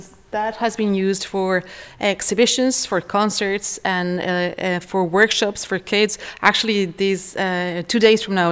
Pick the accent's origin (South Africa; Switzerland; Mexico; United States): Mexico; English is a second language; Because I'm from Mexico, I wanted something that reminded me of Mexico and Spain.